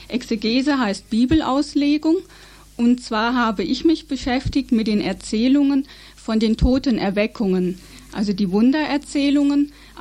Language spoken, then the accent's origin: German; Bad Homburg, Hesse, Germany; also born or lived in Heidelberg / Fulda; Ja, ich bin geboren in Heidelberg am Neckar, aber dort nicht aufgewachsen. Aufgewachsen bin ich im Großraum Frankfurt am Main, Bad Homburg im Taunus. Und dort bin ich aber schon 1976 weggegangen, nach Fulda, in die Barockstadt und Bistumsstadt Fulda